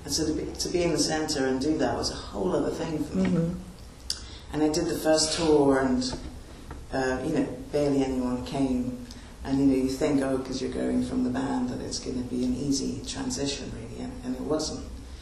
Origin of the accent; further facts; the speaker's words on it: Trinidad & Tobago; also born or lived in New York; But yeah, we grew up in Trinidad as well. I was born in Trinidad.